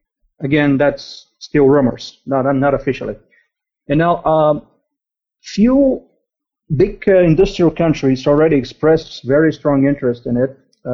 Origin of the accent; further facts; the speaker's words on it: Bulgaria; also born or lived in United States; Well, I'm a Bulgarian, born and raised in Bulgaria. I've been living in the U.S. for a few years.